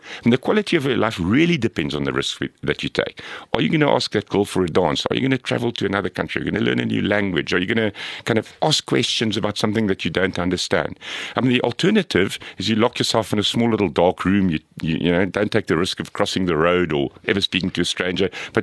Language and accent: English; Pretoria, Gauteng, South Africa; where I grew up in Pretoria at a kind of Afrikaans school